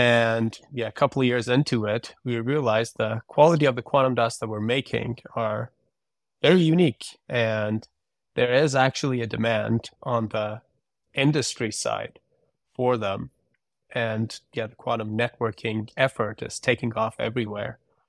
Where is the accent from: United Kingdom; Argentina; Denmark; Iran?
Iran; English is a second language; moved away as an adult; now in United States; So for my undergrad, I did that back in Iran. I'm Iranian. I grew up in Iran.